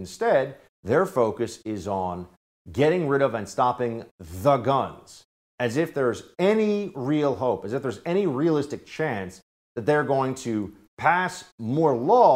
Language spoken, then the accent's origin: English; New York City, New York, United States; It happened in the neighborhood that I grew up in here in New York City, the Upper East Side